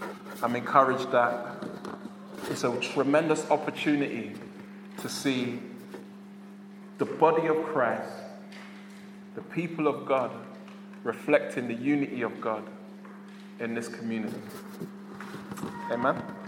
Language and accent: English; Brixton, London, United Kingdom; Some of you were thinking that when I said I'm from Brixton, man.